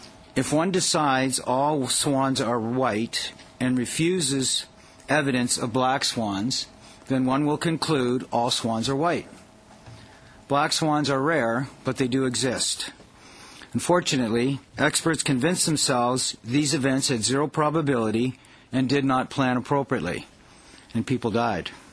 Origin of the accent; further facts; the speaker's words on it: Canada; As a Canadian, I find this confusing.